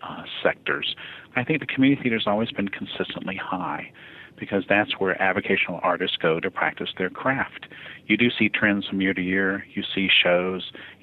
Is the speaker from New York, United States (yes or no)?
no; North Carolina, United States; also born or lived in Richmond, Virginia; When I was in Richmond, Virginia, where I lived for 8 years prior to relocating back to my home state of North Carolina